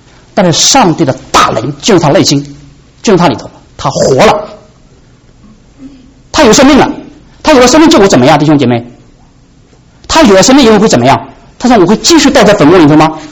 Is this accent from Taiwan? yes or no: no; China; 我是中国人，我欣赏中国的传统，中国的文化